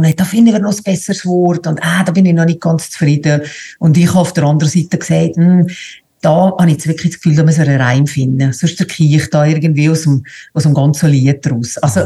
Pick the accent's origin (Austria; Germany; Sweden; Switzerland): Switzerland; Valais; als Walliser sowieso in die Geschichte